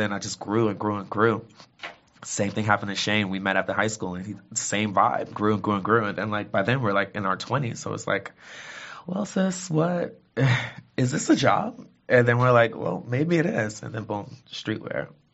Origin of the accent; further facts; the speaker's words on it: Brooklyn, New York, United States; the early 2000s and late 90s in Brooklyn, just growing up in Brooklyn